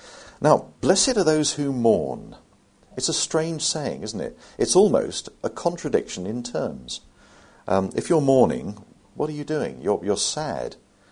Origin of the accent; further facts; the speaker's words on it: United Kingdom; In case you think, you know, well, we're British as well, stiff upper lip, you know, don't show your feelings and all that.